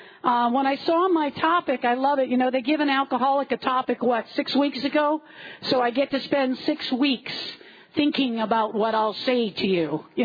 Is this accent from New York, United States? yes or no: no; Key West, Florida, United States; I am from Key West, Florida.